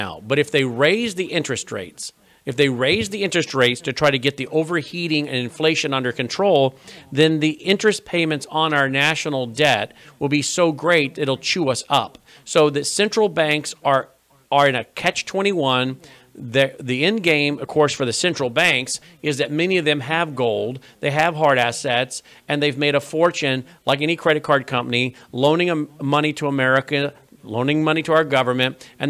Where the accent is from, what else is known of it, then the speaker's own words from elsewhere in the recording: Jackson, Mississippi, United States; born there; I was born in Jackson, Mississippi. It's about 5 miles from where I live.